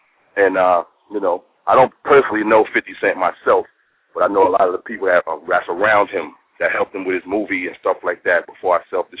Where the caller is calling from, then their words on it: New York City, New York, United States; You know, I'm calling from New York City, by the way.